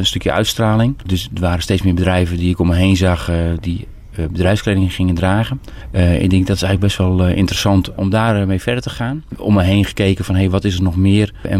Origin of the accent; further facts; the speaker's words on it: Drachten, Friesland, Netherlands; Ik ben Drachter, geboren en getogen.